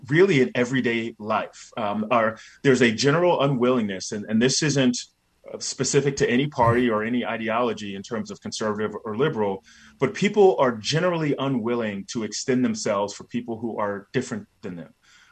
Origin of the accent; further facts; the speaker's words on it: Raleigh, North Carolina, United States; I grew up in Raleigh, North Carolina, one of a few Black families in a white suburb.